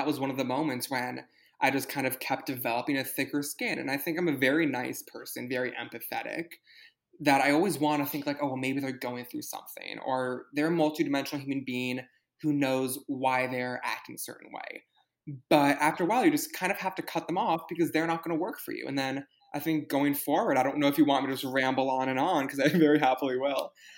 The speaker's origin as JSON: {"language": "English", "town": "New York City", "region": "New York", "country": "United States", "tie": "born or raised there", "said": "You and I grew up in New York City."}